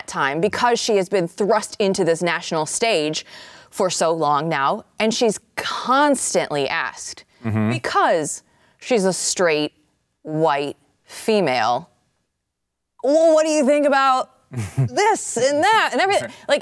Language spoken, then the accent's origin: English; Grimes, Iowa, United States; I'm from Grimes, Iowa.